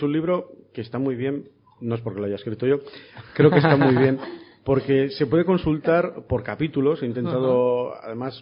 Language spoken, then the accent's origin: Spanish; Barakaldo, Basque Country, Spain; Yo lo que quiero es que la gente de mi pueblo lo pueda leer.